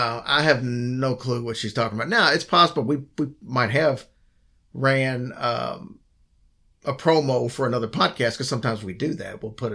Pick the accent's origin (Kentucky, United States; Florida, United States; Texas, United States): Kentucky, United States; And since I'm from Kentucky and a country girl myself, I enjoyed that.